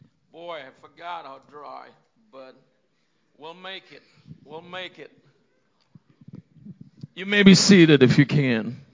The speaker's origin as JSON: {"language": "English", "country": "India", "said": "I'm originally from India. And you're going like, no. You can't be from India. We understand every word you say."}